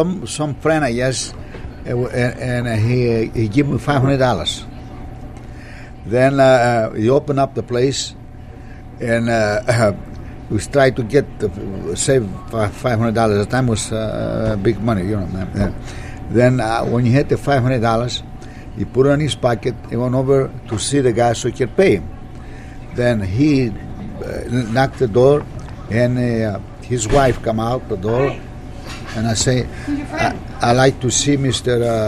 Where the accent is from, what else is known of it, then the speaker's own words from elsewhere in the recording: Paleopyrgos, Greece; English is a second language; also born or lived in New York / San Francisco; now in Chicago, United States; Yes. Just like me, from Greece, in New York, San Francisco. I was out San Francisco for 5 years. Then I came 1960 here to Chi